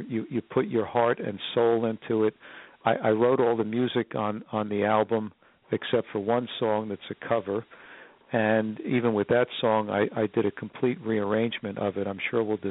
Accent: New York City, New York, United States; Well, I'm from New York City. If you haven't guessed that from my accent, let me just tell you that I was born and raised in New York. And New York is my home.

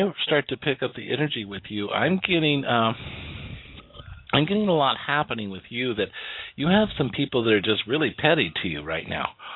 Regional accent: Rocky Mountains, United States; I come from the Rocky Mountains.

